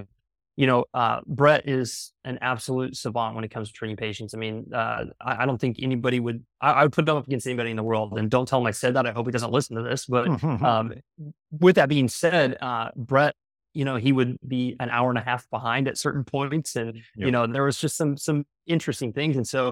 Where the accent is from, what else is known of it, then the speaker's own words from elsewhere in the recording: Nebraska, United States; now in Troy, United States; I'm from Nebraska originally, a little tiny town, and somehow found my way to Troy, Missouri, and the rest is history.